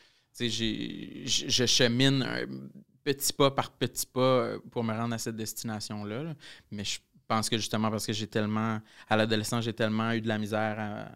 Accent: Quebec, Canada; tu sais, je viens de la Gaspésie, puis c'était 100% un milieu où je ne retrouvais aucun modèle homosexuel positif.

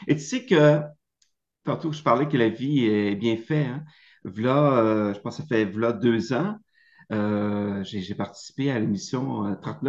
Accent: Baie-Comeau, Quebec, Canada; moi, je viens de Baie-Comeau, hein, qui est une petite ville sur la côte nord.

